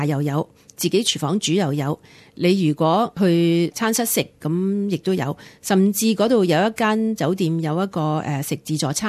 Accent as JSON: {"language": "Cantonese", "country": "Australia", "said": "咁我喺澳洲住咗咁多年，身为澳洲人都未去过"}